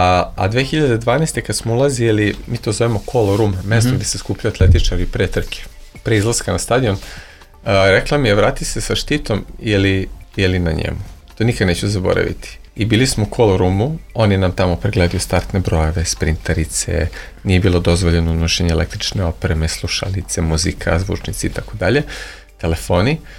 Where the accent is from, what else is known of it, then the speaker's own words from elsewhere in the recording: Belgrade, Serbia; Ja sam bio momak sa Starog Sajmišta. Imao sam 21 godinu